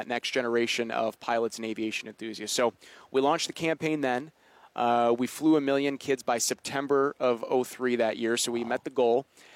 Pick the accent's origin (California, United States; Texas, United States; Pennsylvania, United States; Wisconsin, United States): Wisconsin, United States; Kenosha; So I grew up in Kenosha, Wisconsin.